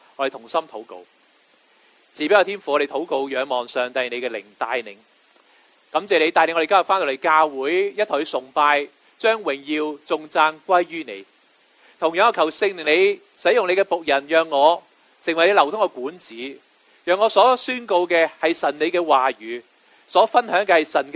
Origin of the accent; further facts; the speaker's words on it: Hong Kong; 今日我哋香港人，我哋追求嘅系公义、自由，我要求嘅真相。